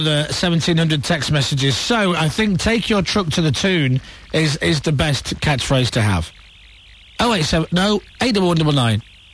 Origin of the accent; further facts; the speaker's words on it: Kidderminster, West Midlands, United Kingdom; I'm a Brummie. No, I'm not a Brummie. I'm from Kiddy.